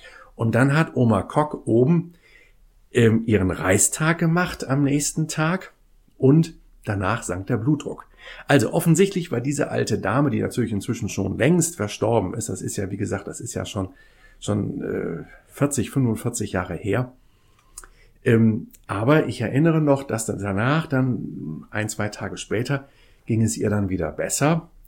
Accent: Kiel, Schleswig-Holstein, Germany; da war ich noch ein kleiner Junge gewesen, bin in Kiel ja groß geworden

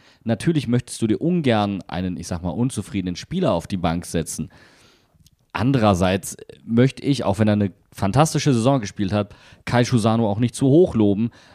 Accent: Wuppertal, North Rhine-Westphalia, Germany; Wir werden allerdings aus meiner Heimat anreisen, aus Wuppertal.

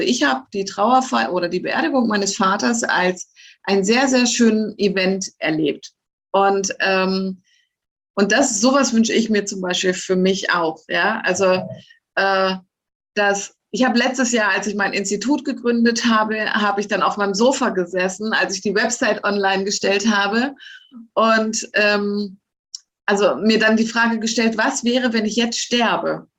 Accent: Lower Saxony, Germany; ich komme ja aus Niedersachsen

